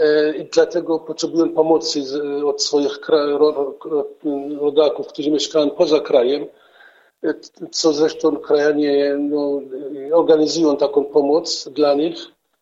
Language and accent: Polish; Syria; Polish is a second language; now in Poland; chrześcijanie w Syrii. Szczególnie w tym regionie, skąd pochodzę ja, skąd pochodzi Dziordz Jakub, bo to jest mój kraj, mój rodak.